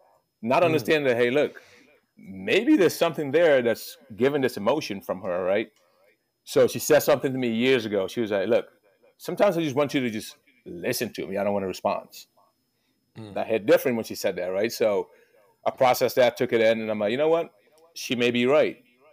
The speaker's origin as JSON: {"language": "English", "town": "Baltimore", "region": "Maryland", "country": "United States", "tie": "born or raised there", "also_born_or_lived": "West Africa / Pittsburgh, Pennsylvania", "said": "I was born in West Africa, grew up in Baltimore, Maryland, lived in Pittsburgh, Pennsylvania, moved to Charlotte in 2016."}